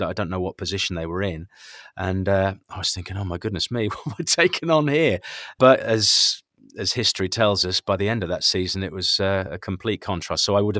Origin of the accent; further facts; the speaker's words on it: Norwich, East of England, United Kingdom; because I'm from Norwich originally.